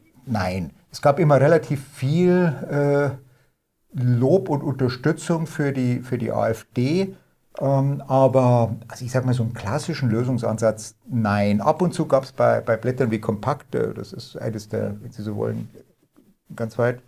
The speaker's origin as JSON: {"language": "German", "region": "Bavaria", "country": "Germany", "said": "Also ihr hört mal unschwer, wo ich herkomme, bei ihm auch, also aus dem tiefsten Bayern."}